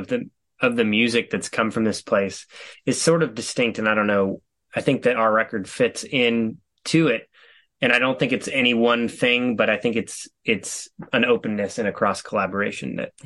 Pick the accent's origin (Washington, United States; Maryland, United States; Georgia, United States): Washington, United States; Seattle; You know, I'm from the West Coast. I'm from Seattle, Washington.